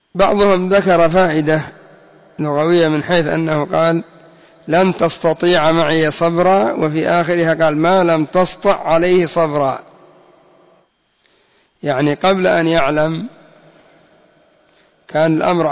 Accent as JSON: {"language": "Arabic", "country": "Yemen", "said": "حتى عندنا في اليمن يقولون زبرة"}